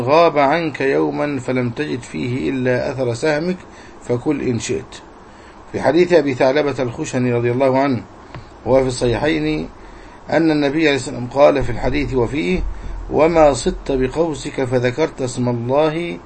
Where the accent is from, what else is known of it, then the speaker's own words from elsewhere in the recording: Egypt; وهذه كلمة عامية منتشرة عندنا في مصر